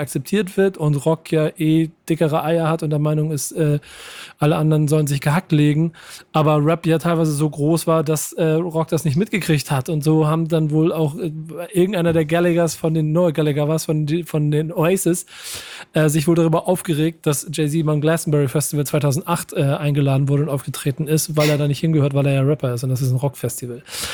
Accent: Hamburg, Germany; Und da muss man als Hamburger einfach immer sagen

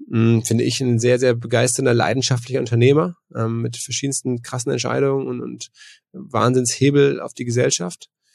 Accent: Germany; Ich bin halt aufgewachsen in Deutschland als Junge, als Fußballfan.

